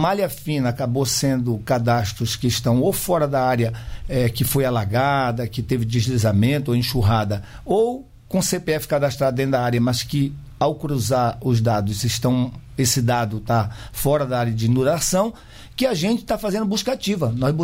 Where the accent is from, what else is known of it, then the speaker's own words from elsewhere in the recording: Amazon, Brazil; born there; porque nasci na Amazônia